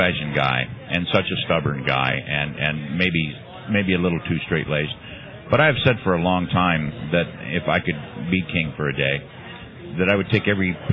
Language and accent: English; Ohio, United States; I can think of, you know, I'm originally from Ohio, and in Columbus, Ohio, for example